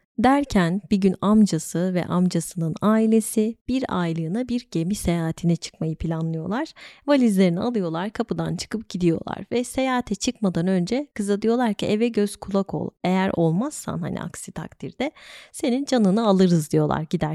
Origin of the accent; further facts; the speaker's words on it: İzmir, Turkey; bir İzmirli olarak bunu yanlış söylediğim için bu arada bir miktar utanıyor olabilirim.